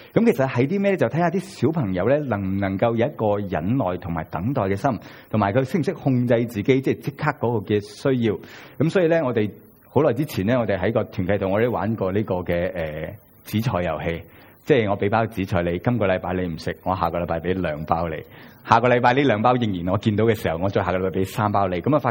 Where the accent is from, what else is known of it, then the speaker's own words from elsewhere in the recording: China; 用我哋中国人容易啲明白嘅说话